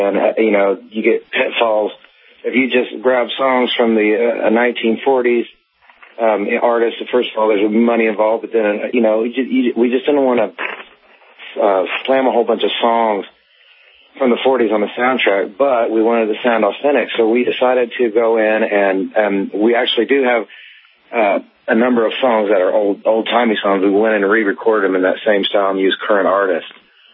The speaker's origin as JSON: {"language": "English", "region": "Indiana", "country": "United States", "tie": "born or raised there", "said": "Jeff Sylvie, who's a friend of mine that I grew up with in Indiana"}